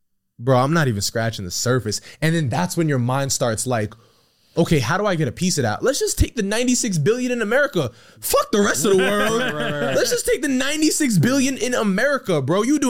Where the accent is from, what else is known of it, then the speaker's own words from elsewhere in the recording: New York, United States; I'm from New York. Like, I walk outside, I'm spending $250.